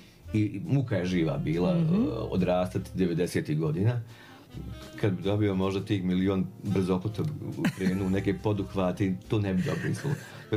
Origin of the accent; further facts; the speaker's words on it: Prijedor, Republika Srpska, Bosnia & Herzegovina; pošto je taj bend iz Prijedora, ja sam iz Prijedora.